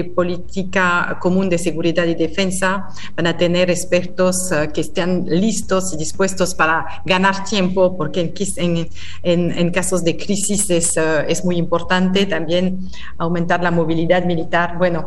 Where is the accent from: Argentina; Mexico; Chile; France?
France; Spanish is a second language; yo soy francesa